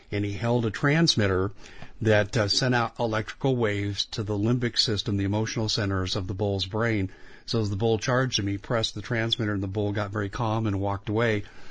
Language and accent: English; Colorado, United States; I grew up in Colorado, and two of my former schoolmates were in law enforcement